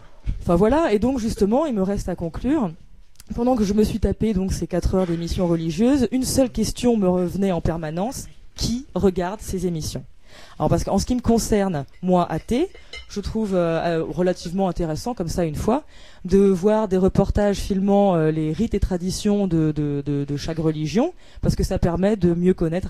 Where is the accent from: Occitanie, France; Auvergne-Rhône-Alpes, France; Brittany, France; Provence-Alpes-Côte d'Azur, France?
Brittany, France; Je trouvais ça très local, parce que donc, je suis bretonne.